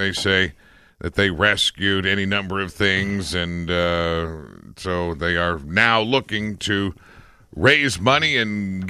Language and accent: English; United States; We're American. They're French.